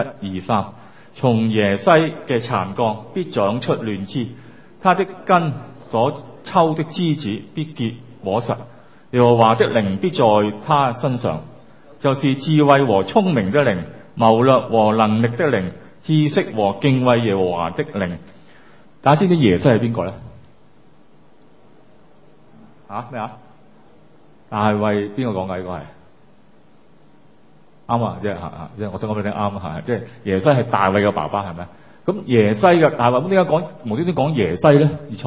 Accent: Hong Kong; 坐在這裡，我們是中國人來的嘛，我們是香港人來的嘛

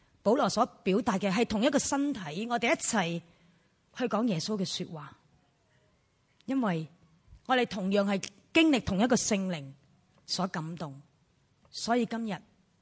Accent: Chaozhou, Guangdong, China; 譬如我是潮州人，咁我应该识潮州话

